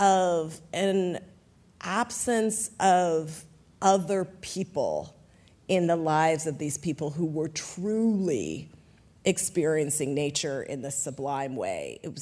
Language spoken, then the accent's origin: English; California, United States; also born or lived in Colorado; I am a child of the American West. That's the landscape. I was born in Colorado. I was raised in California. I now live in Colorado again.